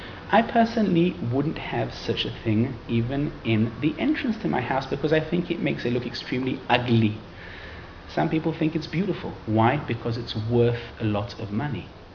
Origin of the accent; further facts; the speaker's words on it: Israel; born there; English is a second language; As I said again before, since I was born in Israel, I'm not an English speaker, so you will excuse me for my mistakes in grammar and in diction.